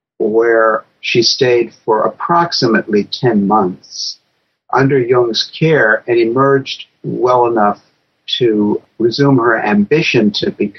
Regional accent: United States; And by the way, if I say Spielrein, it's because I'm American.

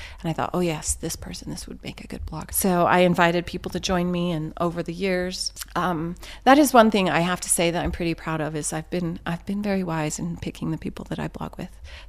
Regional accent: Castle Dale, Utah, United States; I grew up in Castledale, Utah, in small town.

